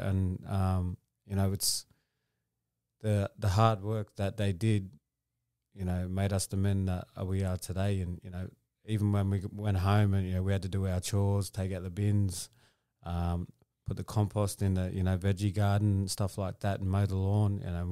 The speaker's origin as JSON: {"language": "English", "town": "Maxwell", "region": "New South Wales", "country": "Australia", "tie": "born or raised there", "said": "I was born in Maxwell, small town near the Nambucca Valley on the mid-north coast. And I was born there, and yeah, I ended up growing up with me and my brother and our grandparents. So we moved from Maxwell"}